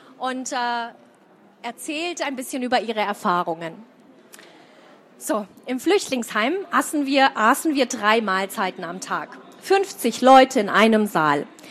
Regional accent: Kosovo; Und ich kam aus dem Kosovo, da musste ich mich oft erklären

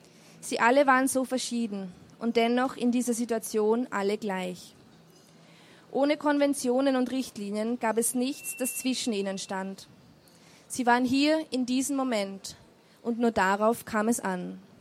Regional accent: Austria; abgesehen jetzt von meiner Heimat Österreich

